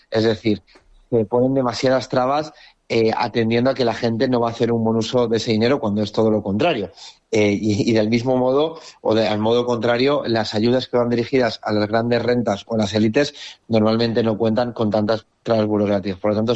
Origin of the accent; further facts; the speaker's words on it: Jávea, Valencian Community, Spain; Insisto, yo soy de Jave y lo conozco muy bien.